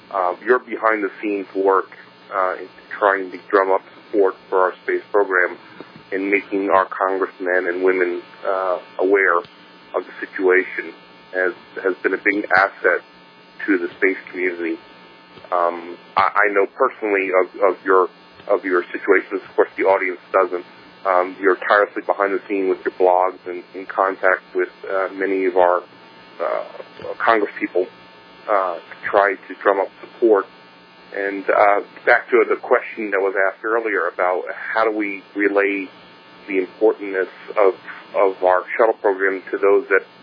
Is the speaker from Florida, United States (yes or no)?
yes; Florida, United States; I'm originally from Florida area